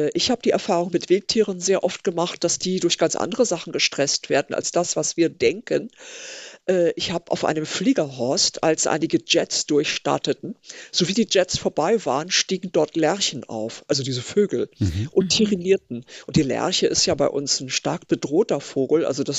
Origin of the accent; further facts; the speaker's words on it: Hamburg, Germany; Also ich bin ja Hamburgerin